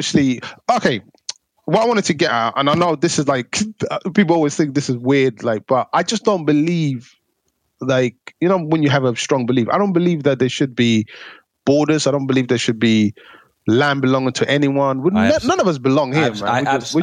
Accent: Somalia; English is a second language; I couldn't speak any English and look at me now, man, I'm a bad man, you get me? No, you learn so much just being here. Like when I came from Somalia

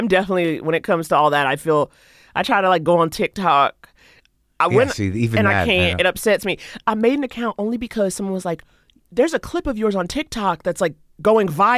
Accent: New York, United States; But it's just funny because, like, growing up in New York

